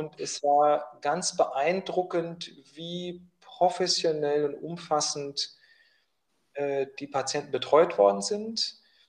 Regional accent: Hildesheim, Lower Saxony, Germany; also born or lived in Hamburg / Berlin; ich komme ursprünglich aus Hildesheim, da bin ich groß geworden. Das ist etwas südlich von Hannover. Und ich habe dann in Hamburg und Berlin studiert und habe auch in Berlin angefangen zu arbeiten.

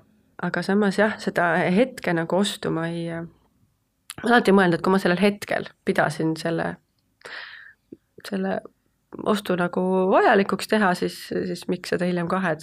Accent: Kose, Harju County, Estonia; Ma elasin lapsepõlves Kosel, kus see peedipõld ka oli.

